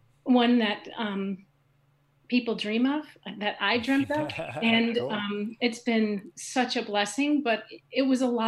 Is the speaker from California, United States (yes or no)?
no; Chicago, Illinois, United States; now in Sandpoint, United States; But so anyway, we came from Chicago and we got here in 2006.